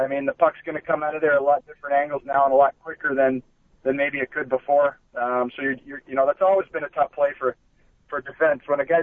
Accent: Western Canada, Canada; growing up in Western Canada in the 80s, the Oilers were dominant

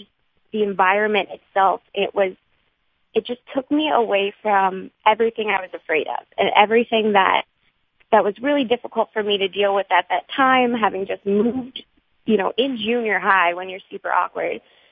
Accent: Pittsburgh, Pennsylvania, United States; born there; I was born in Pittsburgh. My dad grew up in Pittsburgh.

